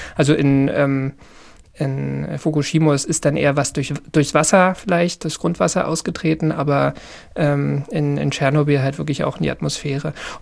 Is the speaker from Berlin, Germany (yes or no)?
yes; Berlin, Germany; ich bin ja in Ostberlin groß geworden